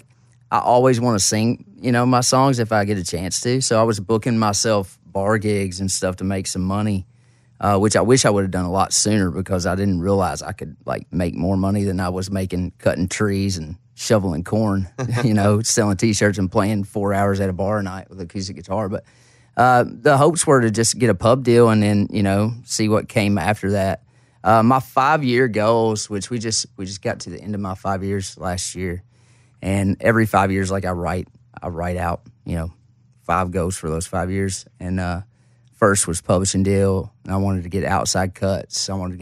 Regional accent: Caneyville, Kentucky, United States; And I'm from Caneyville, which is about 3 hours west of there.

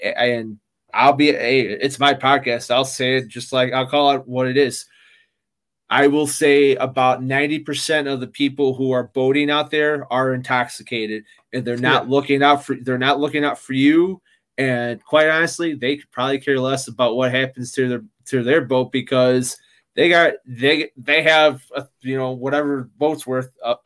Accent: Midwest, United States; you know, I'm from the Midwest, you know, the whole saying, the windy city

